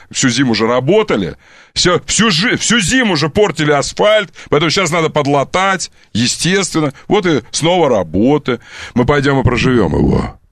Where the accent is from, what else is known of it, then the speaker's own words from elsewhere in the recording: Omsk, Omsk Oblast, Russia; Ты знаешь, что я из Омска? Знаешь, что я из Омска?